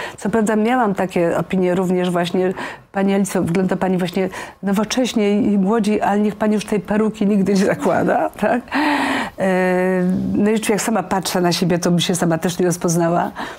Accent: Świętokrzyskie Voivodeship, Poland; dzieciństwo spędziłam, co też tej książki wynika, na wsi sandomierskiej, tak, bez prądu elektrycznego, czy przy lampie naftowej.

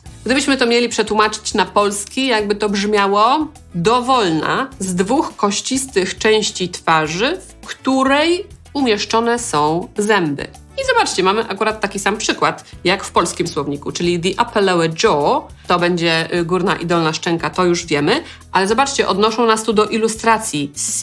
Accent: Silesian Voivodeship, Poland; Tak się mówiło na Śląsku. Skąd pochodzę? Nie wiem, czy znacie to słowo.

